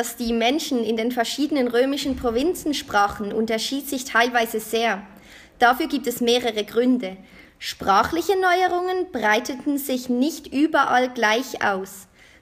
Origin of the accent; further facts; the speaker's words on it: Switzerland; ähnlich wie bei uns in der Schweiz. Das Spanische und Italienische, das wir lernen, ist eine Standardsprache, wie für uns Schweizer das Hochdeutsch.